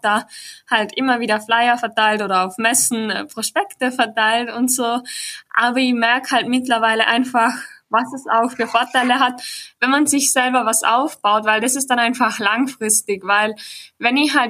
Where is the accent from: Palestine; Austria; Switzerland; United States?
Austria; Bei uns in Österreich ist es nämlich so, dass REITs eher schwierig zu versteuern sind.